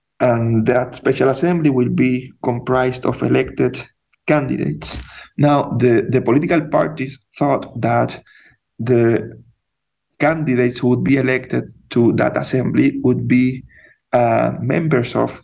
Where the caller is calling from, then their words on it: Santiago, Santiago Metropolitan Region, Chile; Yes, well, that's people in Chile, and right now I am talking from Santiago, they are still wondering precisely about that.